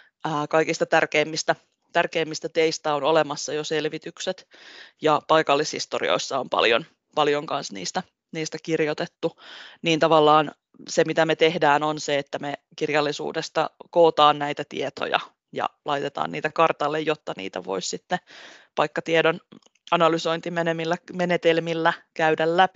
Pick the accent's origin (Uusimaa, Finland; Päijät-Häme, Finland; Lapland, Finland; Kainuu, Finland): Päijät-Häme, Finland; Lahti; now in Tampere, Finland; etenkin kun mä täällä Tampereella asun, mä olen Lahdesta itse kotosin